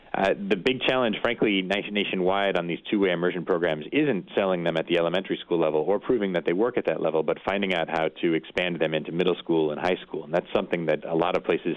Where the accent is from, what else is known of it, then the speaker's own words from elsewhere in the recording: Michigan, United States; In the North Midwest, I'm from Michigan.